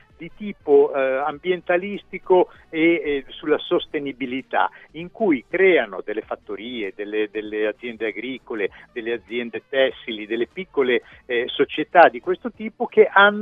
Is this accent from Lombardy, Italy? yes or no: no; Bologna, Emilia-Romagna, Italy; se io che sono di Bologna fossi andato a vivere in un paesino dell'Appennino